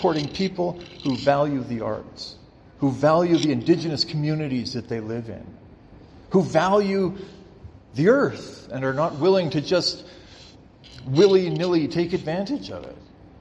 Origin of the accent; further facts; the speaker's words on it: Canada; I'm glad to have a Canadian passport. I'm glad to identify myself as a Canadian citizen.